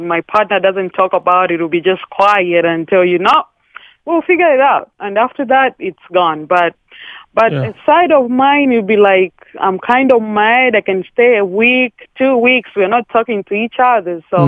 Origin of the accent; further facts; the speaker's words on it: DR Congo; English is a second language; Sorry for my English. I'm from the Congo, so.